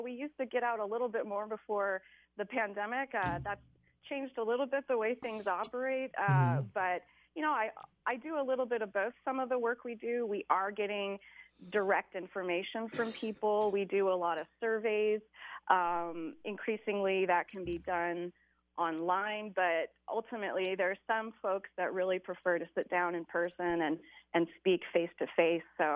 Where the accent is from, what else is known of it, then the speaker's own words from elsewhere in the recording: Arizona, United States; I grew up in Arizona, southern Arizona, and I studied econ